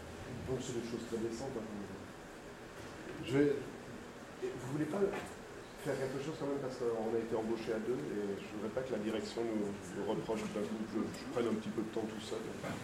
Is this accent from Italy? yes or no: yes; Italy; French is a second language; J'ai dû le remarquer parfois, mon accent travaillait un petit peu. Je suis italien.